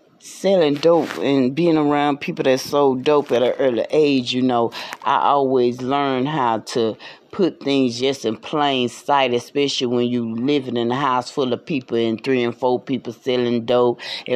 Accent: the South, United States; where I'm from the South, if you haven't heard it by now.

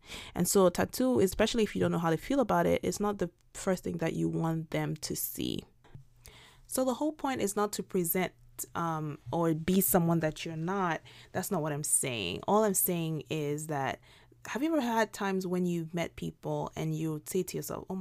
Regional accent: Nigeria; growing up in Nigeria, that was a lot of people around me had that perception about these things.

